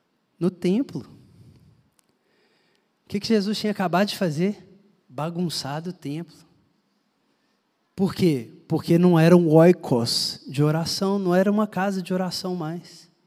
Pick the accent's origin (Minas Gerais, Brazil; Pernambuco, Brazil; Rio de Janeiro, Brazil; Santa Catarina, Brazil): Minas Gerais, Brazil; Aí você diz, uai, mas eu não, como bom mineiro, né, uai?